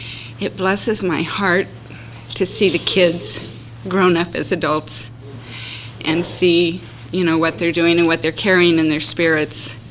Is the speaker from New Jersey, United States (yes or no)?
no; San Diego, California, United States; Because I grew up in San Diego, I happened to read the obituaries in the newspaper